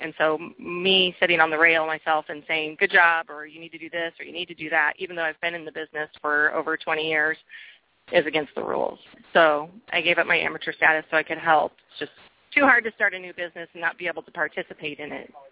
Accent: Nebraska, United States; I grew up showing in Nebraska, and it was a big deal back when I was a child.

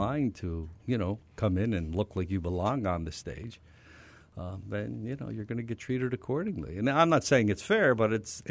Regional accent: Philadelphia, Pennsylvania, United States; But Philadelphia is also known. I mean, it's my hometown, but it's also known as the city that booed Santa Claus.

